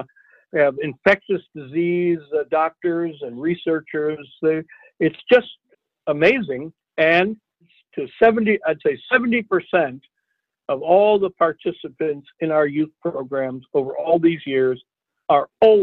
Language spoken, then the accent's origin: English; Iowa, United States; And I said, you know, I'm from Iowa